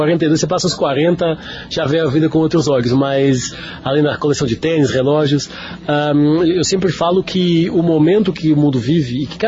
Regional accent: Lisbon, Portugal; moved away as an adult; now in Brazil; Eu moro no Brasil, sou português, Lisboa, moro no Brasil desde 2011. Começamos em 2009 as operações aqui, em 2011 me mudei.

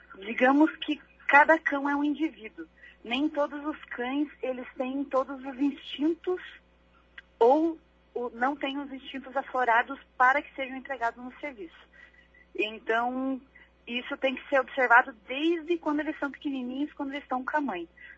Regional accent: Cruz Machado, Paraná, Brazil; also born or lived in União da Vitória; now in Curitiba, Brazil; Eu nasci em União da Vitória, uhum, e fui criada em Cruz Machado.

